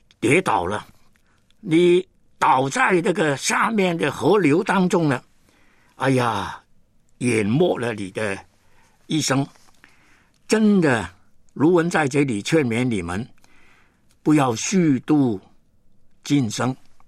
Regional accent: Hong Kong; born there; 我是在香港出生的一个英国殖民地的一个的人。

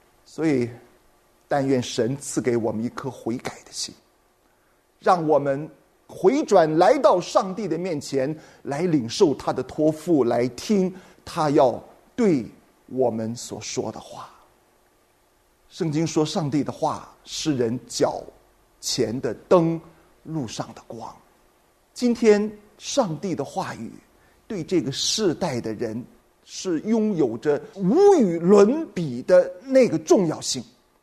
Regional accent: China; 那对于我们中国人来说，先知就是比一般的人预先知道未来的人，

